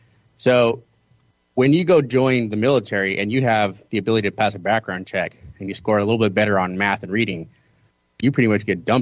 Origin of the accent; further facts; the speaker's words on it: Clearwater, Florida, United States; So I grew up in Clearwater, and I actually went to Clearwater High School JROTC.